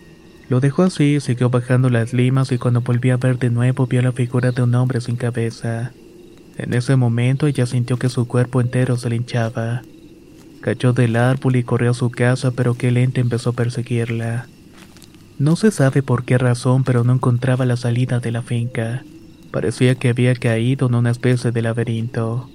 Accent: Honduras; Somos de Honduras

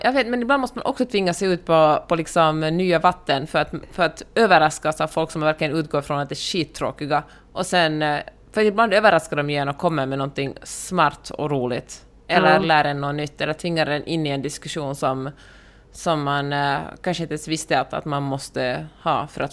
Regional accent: Finland; Ja, vodka, jag är ändå finländare.

